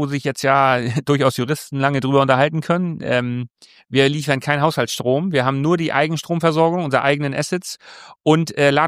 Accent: Schleswig-Holstein, Germany; Wir sind das ja als Schleswig-Holsteiner gewohnt

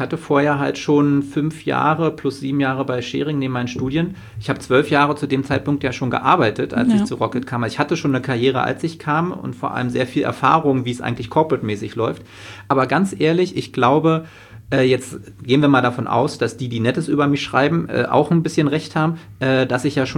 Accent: East Germany, Germany; born or raised there

